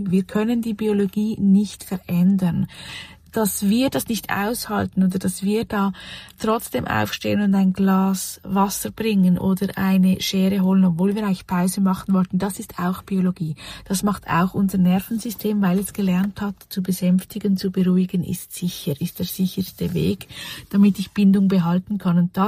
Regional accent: Switzerland; accent: Swiss German; ich spreche einfach, wie ich spreche auf Schweizerdeutsch. Also bei uns in der Schweiz

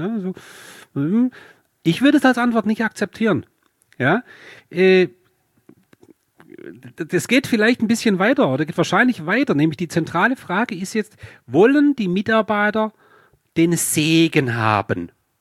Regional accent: Baden-Württemberg, Germany; bin ich Schwabe

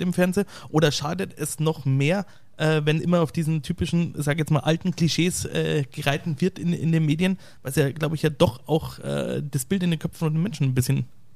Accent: Bavaria, Germany; also bei uns in Bayern läuft zurzeit ein Radio

